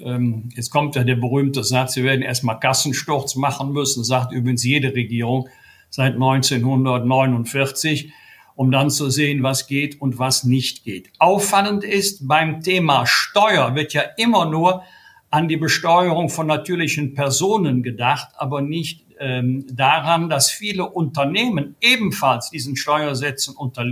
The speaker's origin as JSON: {"language": "German", "town": "Bergisch Gladbach", "region": "North Rhine-Westphalia", "country": "Germany", "tie": "born or raised there", "said": "in meiner Heimatstadt Bergisch Gladbach"}